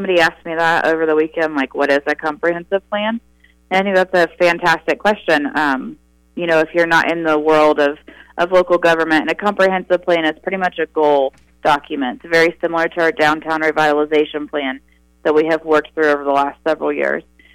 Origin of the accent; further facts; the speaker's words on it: Frankfort, Kentucky, United States; I obviously work for the city of Frankfort, and, you know, this is my community, this is my hometown